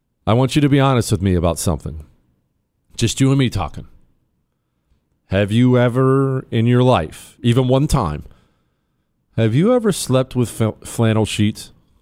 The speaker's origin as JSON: {"language": "English", "region": "Iowa", "country": "United States", "tie": "born or raised there", "said": "Jesse, I grew up in Iowa."}